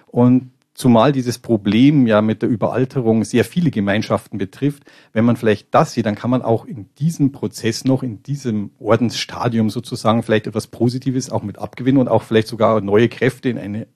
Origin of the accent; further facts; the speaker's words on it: Munich, Bavaria, Germany; Ich komme ja aus München und nicht aus dem Rheinland oder aus sonstiger Karnevalshochburg.